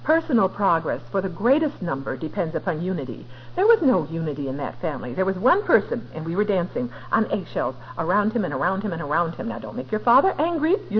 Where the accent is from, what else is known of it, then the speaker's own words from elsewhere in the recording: Midwest, United States; born there; I was born in the Midwest, and there was no alcoholism in my family, and my Southern mother would put me close to her